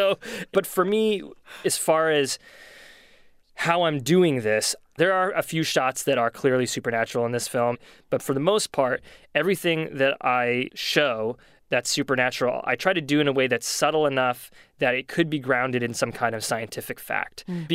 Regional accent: New England, United States; I grew up in New England, and this may sound precious, but New England's past was always very much part of my consciousness

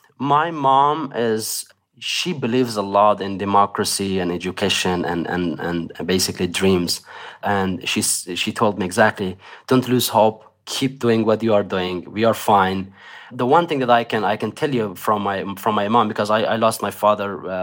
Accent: Afghanistan; now in United States; I am very disappointed as an American citizen, and I am disappointed as an Afghan citizen as well.

